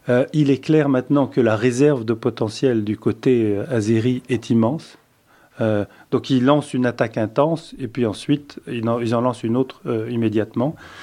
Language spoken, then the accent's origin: French; Belgium; born there; moi, je suis né ici en Belgique, mais mes parents sont nés en Belgique. Ma famille est arrivée de Turquie dans les années 20. Je suis européen. Je suis européen de naissance. Je suis même allé à l'école européenne ici.